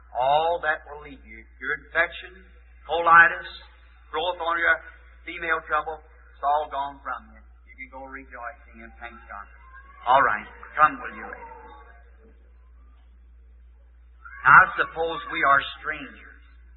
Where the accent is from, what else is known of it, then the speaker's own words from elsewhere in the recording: Louisville, Kentucky, United States; Louisville.